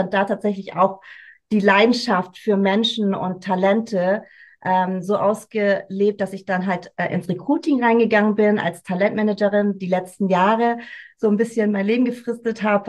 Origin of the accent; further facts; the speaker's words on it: Hamburg, Germany; Ich bin hier groß geworden zwischen zwei Kulturen, immer wieder hin und her gerissen